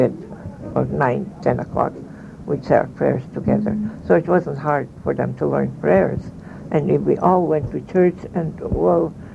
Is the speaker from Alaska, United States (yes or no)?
yes; Kodiak, Alaska, United States; born there; Yes, I was born in Kodiak.